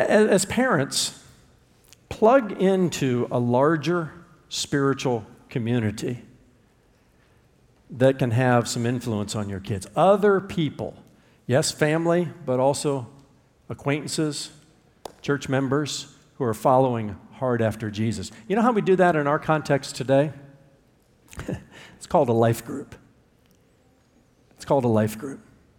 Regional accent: Indiana, United States; I remember growing up in Indiana, some of my favorite experiences were with my extended family

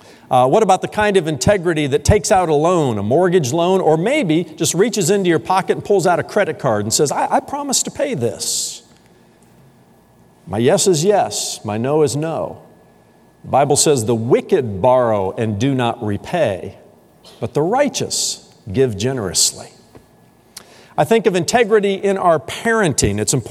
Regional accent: Indiana, United States; I had always been a part of large churches from the time that I was growing up in Indiana

